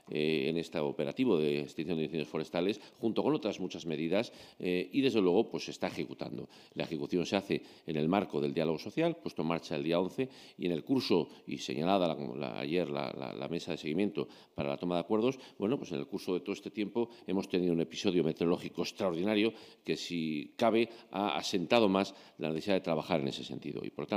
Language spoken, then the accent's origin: Spanish; León, Castile and León, Spain; primero saludos a León, que es mi tierra